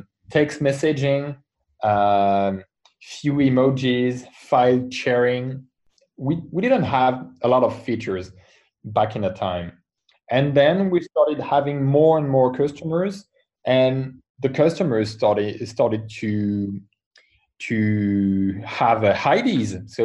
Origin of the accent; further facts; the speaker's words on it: France; I come from France. I'm a French entrepreneur.